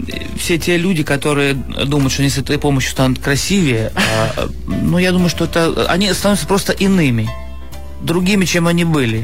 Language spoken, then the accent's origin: Russian; Sakhalin Oblast, Russia; born there; поскольку я родился на Сахалине, на океанском воздухе